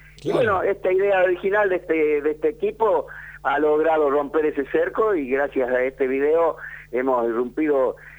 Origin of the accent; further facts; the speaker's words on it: Cachi, Salta, Argentina; fui intendente de mi pueblo natal, es un pueblo de los Valles Calchaquí, que se llama Cachi.